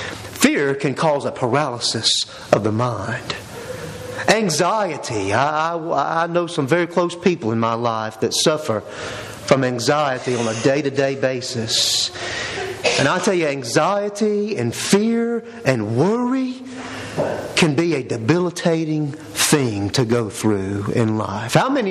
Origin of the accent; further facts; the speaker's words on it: Warner Robins, Georgia, United States; I knew a man growing up in Warner Robins